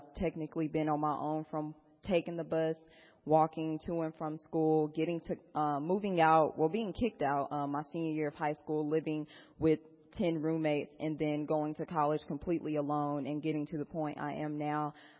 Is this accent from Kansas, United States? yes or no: no; Dallas, Texas, United States; I am from the North Dallas area. I've attended multiple schools from elementary, middle school to high school across North Dallas to Richardson.